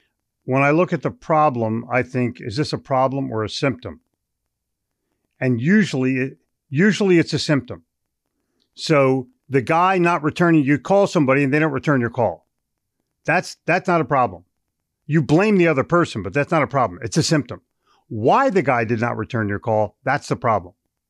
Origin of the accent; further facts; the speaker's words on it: New York, United States; also born or lived in Philadelphia; I'm from New York and Philadelphia.